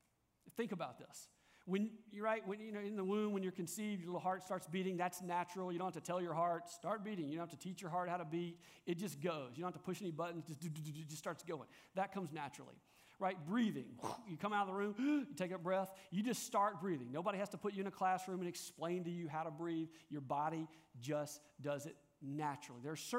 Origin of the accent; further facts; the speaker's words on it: Louisiana, United States; Because I'm like from Louisiana, and when I ask for a soft drink, what do I ask for? A Coke.